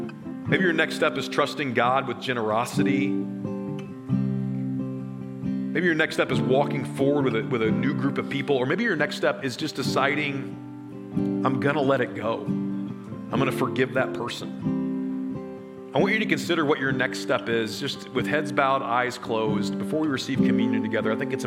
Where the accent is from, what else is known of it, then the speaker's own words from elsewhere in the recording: Springfield, Missouri, United States; I'm from North Springfield, Missouri, which is just a really, if you're not from Springfield or any context, Springfield's not rough, but it's the rough part of town, okay?